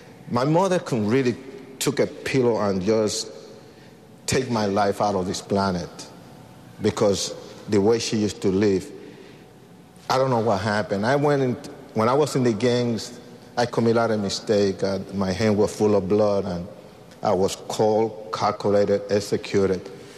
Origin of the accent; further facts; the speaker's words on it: Puerto Rico; born there; I was born in Puerto Rico. I was born in a witchcraft home.